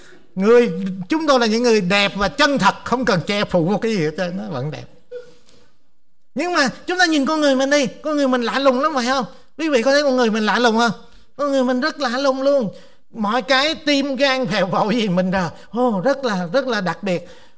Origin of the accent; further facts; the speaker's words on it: California, United States; Tại tôi là dân Cali, tôi đi đâu tôi cũng hỏi xăng giá bao nhiêu hết trơn. Tại thì bên Cali cái gì cũng rẻ hết, chỉ có xăng là mắc thôi.